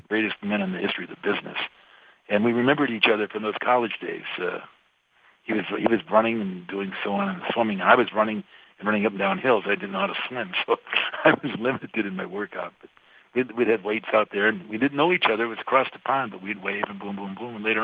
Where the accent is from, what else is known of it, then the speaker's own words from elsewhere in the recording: Detroit, Michigan, United States; And, you know, and I'm from Detroit